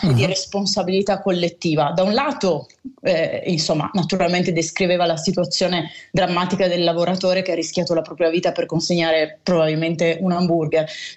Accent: Piedmont, Italy; io sono piemontese

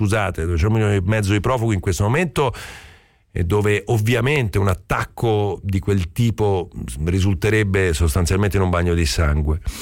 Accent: Rome, Lazio, Italy; also born or lived in Basilicata; anche io vengo originariamente, poi sono cresciuto a Roma, però vengo da una regione piccola

